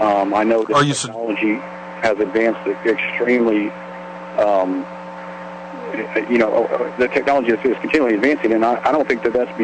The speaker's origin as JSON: {"language": "English", "town": "Fort Worth", "region": "Texas", "country": "United States", "said": "Actually, I'm from Fort Worth, Texas."}